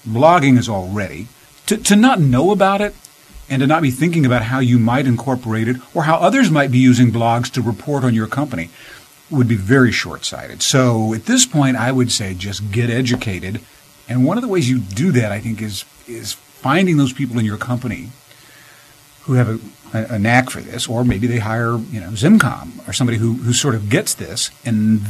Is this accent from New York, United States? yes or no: no; Kennett, Missouri, United States; I grew up in Kennett, Missouri, a town of 9,000 people in southeast Missouri